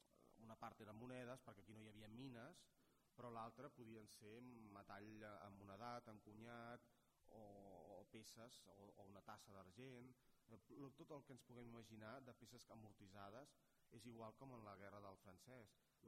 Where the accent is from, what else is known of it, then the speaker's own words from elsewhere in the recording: Barcelona, Catalonia, Spain; tan orgullosos estem tots com a barcelonins